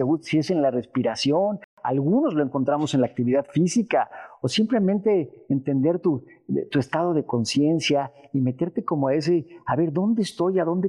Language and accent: Spanish; Mexico; somos orgullosamente mexicanos